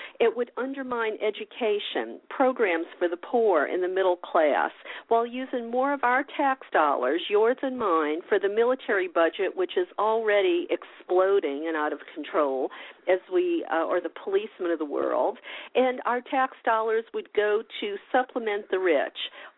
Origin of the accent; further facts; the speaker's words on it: Louisiana, United States; You know, I was talking to my longtime friend who lives in Louisiana, my home state, and not only the miles have separated us